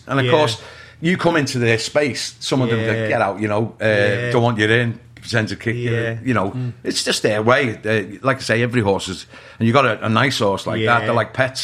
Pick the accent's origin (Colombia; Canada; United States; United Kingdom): United Kingdom; Liverpool, North West England; He was my idol as a kid. You know, growing up in Liverpool in the 70s.